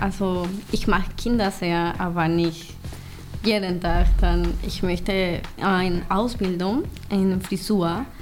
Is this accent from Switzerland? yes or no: no; Mexico; German is a second language; now in Germany; ich komme aus Mexiko. Ich bin 21 Jahre alt, in einem Monat ich bin 22 Jahre.